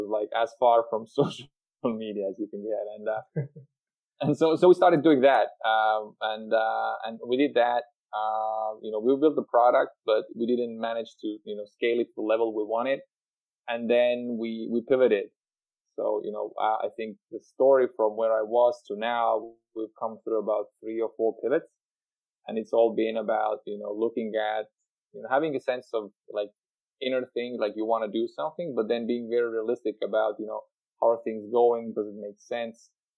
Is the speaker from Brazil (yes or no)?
no; Tallinn, Harju County, Estonia; also born or lived in United States; I'm from Tallinn, Estonia. And so I was raised and born here. And after States, I moved back to Estonia